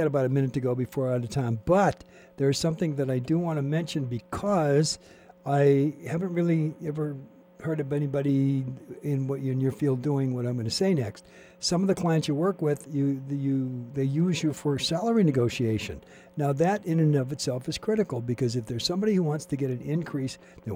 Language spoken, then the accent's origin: English; Los Angeles, California, United States; I was brought up in the 50s in Los Angeles. We know how to swagger.